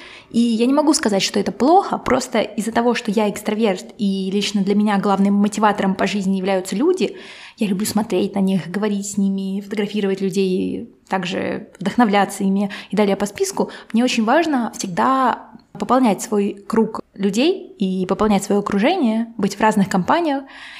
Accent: Volgograd, Volgograd Oblast, Russia; also born or lived in Moscow; как хорошо было в Москве или в Волгограде, откуда я родом.

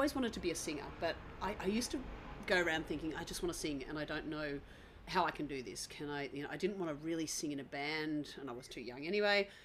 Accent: Ballarat, Victoria, Australia; now in Melbourne, Australia; In Ballarat in Victoria.

